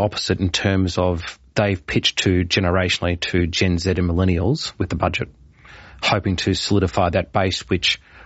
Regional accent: Mackay, Queensland, Australia; I'm from Mackay.

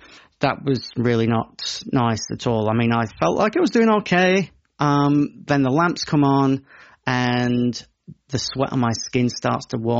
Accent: Brisbane, Queensland, Australia; I'm from Brisbane, right? I live in Brisbane. I'm used to humid weather

